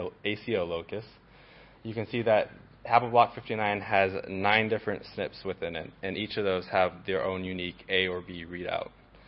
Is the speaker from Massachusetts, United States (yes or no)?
no; Washington, United States; Hi, as he said … I am from Washington State.